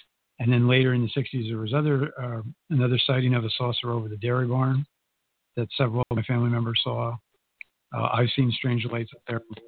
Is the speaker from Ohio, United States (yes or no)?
no; Budd Lake, New Jersey, United States; That's why I grew up in Bud Lake.